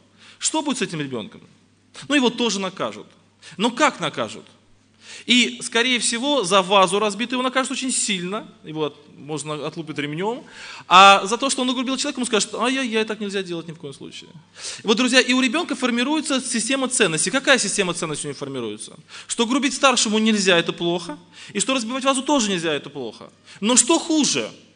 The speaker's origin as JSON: {"language": "Russian", "town": "Yeysk", "region": "Krasnodar Krai", "country": "Russia", "said": "я из Краснодарского края, город Ейск. Это на берегу Азовского моря, есть такой небольшой городок, очень хороший, кстати."}